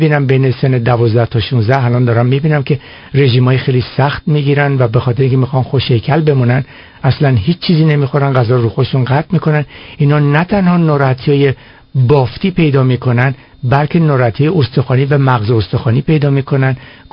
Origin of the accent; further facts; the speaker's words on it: Iran; moved away; از وقتی که ما از ایران اومدیم آمریکا یا اومدیم اروپا